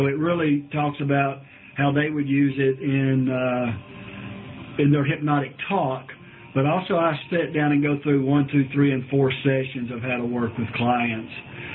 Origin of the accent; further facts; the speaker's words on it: Cleveland, Ohio, United States; I grew up in Cleveland, by the way.